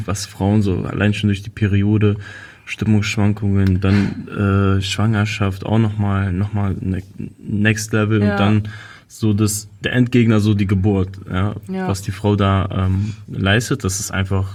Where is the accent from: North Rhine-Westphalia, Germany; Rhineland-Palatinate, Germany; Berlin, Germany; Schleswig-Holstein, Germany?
Berlin, Germany; Weil bei uns in Steglitz gab es nicht so viele.